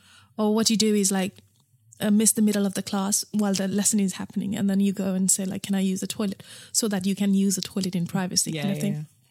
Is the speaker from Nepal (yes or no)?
yes; Nepal; so I grew up in Nepal.